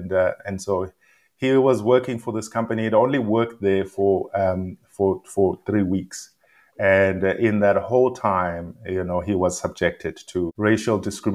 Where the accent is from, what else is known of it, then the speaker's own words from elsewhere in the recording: South Africa; And as a South African, I lived in South Africa